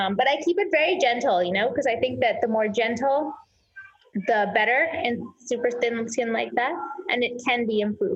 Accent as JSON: {"language": "English", "region": "New York", "country": "United States", "tie": "born or raised there", "said": "I was born and raised in New York. I did my undergrad, I did my med school. I did residency in New York."}